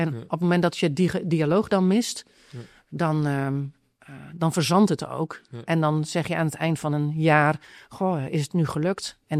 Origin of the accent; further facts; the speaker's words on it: Drenthe, Netherlands; in de omgeving waar ik vandaan kom, Drenthe